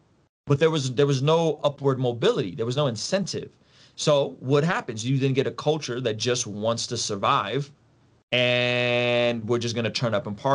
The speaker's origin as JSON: {"language": "English", "country": "Russia", "tie": "born or raised there", "said": "I grew up in Soviet Russia. People don't know this about me. I grew up under, you know, Soviet communist Russia."}